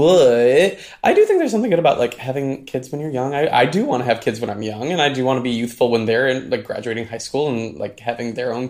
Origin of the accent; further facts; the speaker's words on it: Midwest, United States; I grew up in the Midwest, and what else do a lot of people have to do?